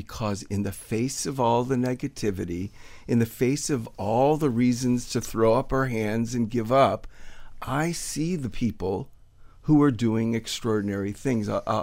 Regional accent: Miami, Florida, United States; Well, actually, yeah, I grew up in Miami and went to the University of Miami undergrad and grad school.

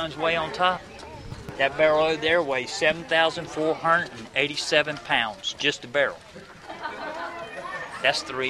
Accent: Fort Rucker, Alabama, United States; born there; also born or lived in Big Rock, Tennessee; and I was born here in Fort Rucker, Alabama.

